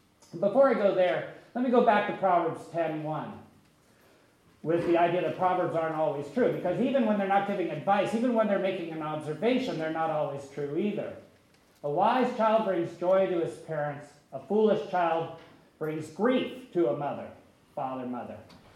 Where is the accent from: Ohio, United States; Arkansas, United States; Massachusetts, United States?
Ohio, United States; Columbus; My grandmother, when I was growing up in Columbus, Ohio, my grandmother was one of those people who just constantly used proverbs in her speech.